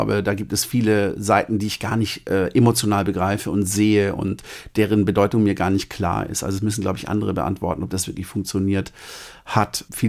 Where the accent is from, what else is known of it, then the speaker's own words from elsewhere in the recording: West Germany, Germany; das ist für mich als Westdeutscher, der ganz unten links wohnt, super schwer einzuschätzen